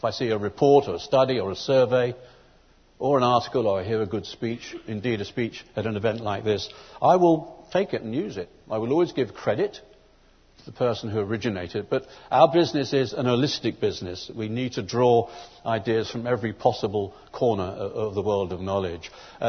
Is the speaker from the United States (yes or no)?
no; London, United Kingdom; I come from London.